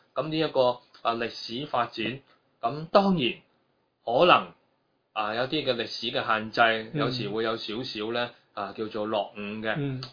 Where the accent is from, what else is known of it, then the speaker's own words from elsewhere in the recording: Hong Kong; 咁我哋香港人，大家知道我哋係一個移民嘅社會，好多人從內地移民嚟香港